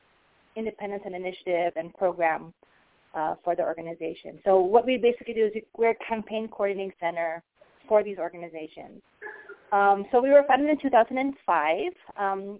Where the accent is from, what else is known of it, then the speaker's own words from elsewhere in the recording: Philippines; using our experience as the Filipino people, for example.